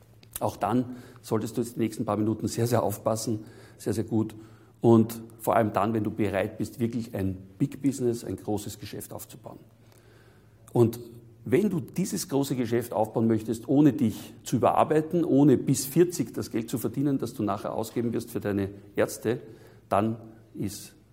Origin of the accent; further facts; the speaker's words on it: Vienna, Austria; Ich bin in Wien aufgewachsen, in sehr einfachen Verhältnissen. Ich sage jetzt mal in einer der schönsten Städte der Welt, aber in einem der ärmsten Bezirke dieser Stadt.